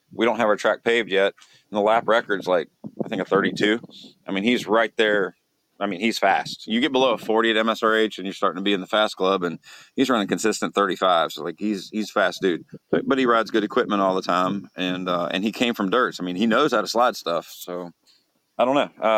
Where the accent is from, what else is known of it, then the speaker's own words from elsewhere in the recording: Virginia, United States; I'm from Virginia and I worked on boats.